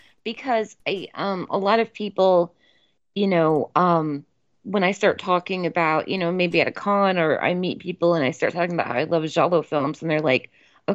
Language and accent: English; United States; this is speaking, you know, as an American and what I've encountered as an American.